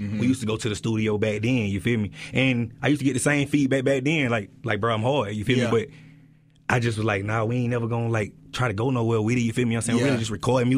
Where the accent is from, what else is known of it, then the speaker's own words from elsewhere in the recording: Anderson, South Carolina, United States; also born or lived in Chattanooga, Tennessee; Man, like I was born in South Carolina, but when I was like 6 years old, I moved to like Chattanooga, Tennessee.